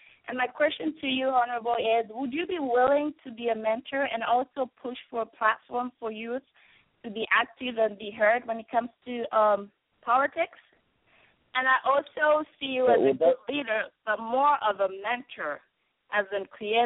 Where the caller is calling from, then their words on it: Medford, Oregon, United States; I'm calling from Medford, Oregon